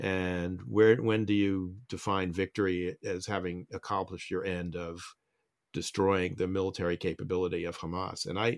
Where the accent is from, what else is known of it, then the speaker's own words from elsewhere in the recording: New York City, New York, United States; And I grew up in New York City.